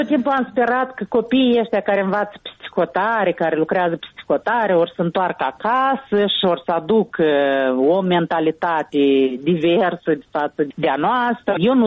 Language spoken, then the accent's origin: Romanian; Moldova; now in Italy; Eu nicăiurea nu sunt înscrisă ca moldoveancă, eu peste tot sunt înscrisă ca româncă. Pentru că eu sunt baza pașaportului românesc.